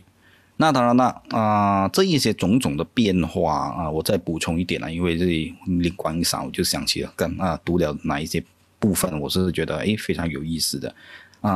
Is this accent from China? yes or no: no; Malaysia; 就好比说我们马来西亚人最熟悉的对不对